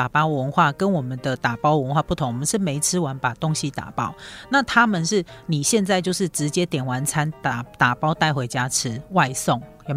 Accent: Taiwan

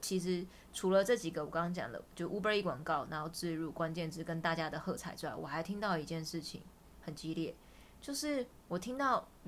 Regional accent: Taiwan; 我们就是台湾人

